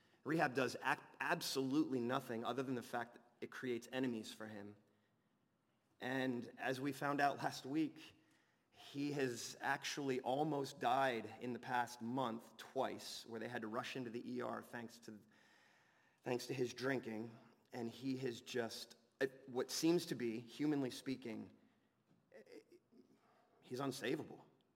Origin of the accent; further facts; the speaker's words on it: Allentown, Pennsylvania, United States; But as I was growing up in Allentown, Pennsylvania, I used to attend this church called Grace